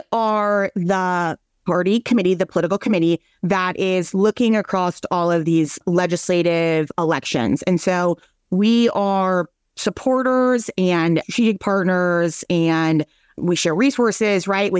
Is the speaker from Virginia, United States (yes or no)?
no; Minnesota, United States; They really took what I would say, and I'm from Minnesota, like a very pragmatic approach